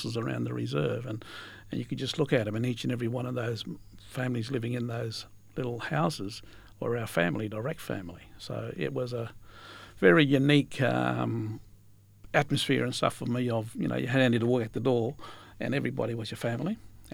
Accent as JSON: {"language": "English", "town": "Perth", "region": "Western Australia", "country": "Australia", "tie": "born or raised there", "also_born_or_lived": "Great Southern", "said": "Well, I was born in Perth and lived and grown up in Perth, but I spent quite a bit of my teenage years down in the Great Southern."}